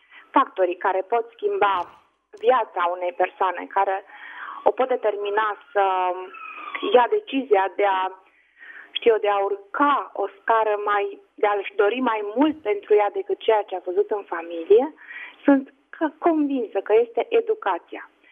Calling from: Tulcea, Tulcea County, Romania; Bună ziua, sunt din Tulcea.

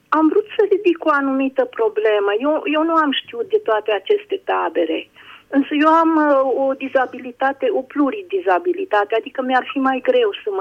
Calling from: Piatra Neamț, Neamț County, Romania; sunt din Piatra Neamț, momentan vă sunt din Iași

